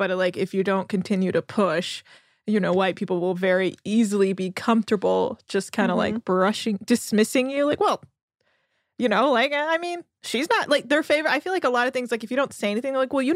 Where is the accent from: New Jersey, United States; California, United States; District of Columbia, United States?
California, United States; I grew up in the Bay Area, and I felt a lot of that. My parents, because they've been in the Bay Area for so long, but had immigrated from Iran